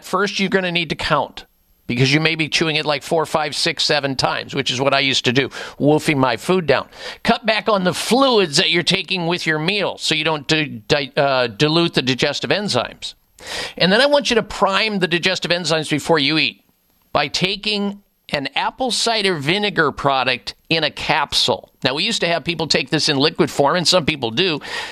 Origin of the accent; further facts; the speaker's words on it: Midwest, United States; growing up in the Midwest, we had eggs any which way, and most of it was bad.